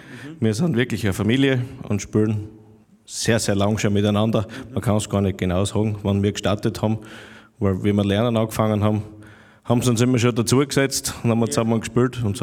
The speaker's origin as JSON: {"language": "German", "town": "Weinitzen", "region": "Styria", "country": "Austria", "said": "Wir sind aus der Gemeinde Weinitzen am Faselberg daheim."}